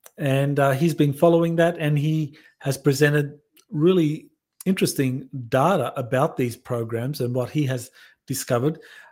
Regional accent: Australia; one of the things I noticed being an Australian is that when I spoke to Australian whistleblowers

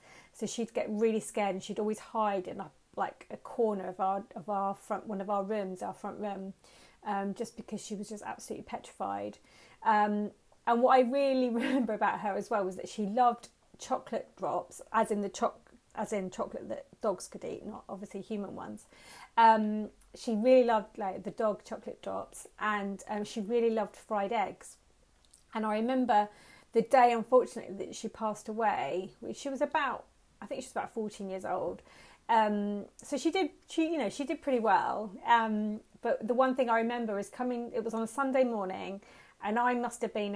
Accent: Woking, South East England, United Kingdom; now in Frome, United Kingdom; I live in Frome, Somerset, but I grew up in Woking, Surrey, which is about 100 miles away

